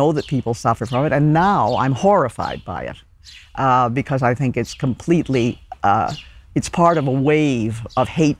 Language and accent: English; Ottawa, Ontario, Canada; also born or lived in Hong Kong; I grew up in Ottawa, and there were a few Chinese families. They had restaurants and laundries. They were the original Chinese immigrants. And we were the only people from Hong Kong